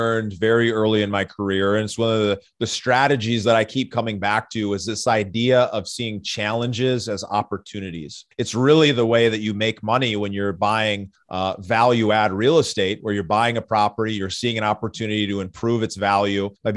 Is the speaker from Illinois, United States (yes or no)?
no; Minnesota, United States; Growing up in Minnesota, you know, oldest of four kids